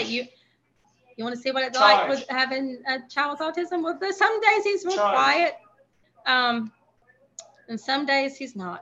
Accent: Heflin, Alabama, United States; And we're from Little Heflin. We got the country roads.

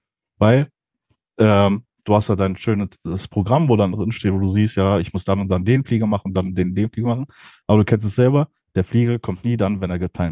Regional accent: Hanover, Lower Saxony, Germany; ich komme aus Hannover. Ich bin hier am Flughafen Hannover beschäftigt. … 31 Jahre alt. Bin jetzt seit 2020 am Flughafen Hannover.

